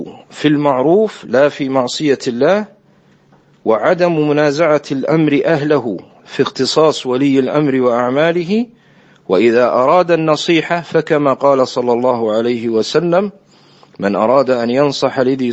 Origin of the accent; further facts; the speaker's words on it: Kuwait; في بلدنا الكويت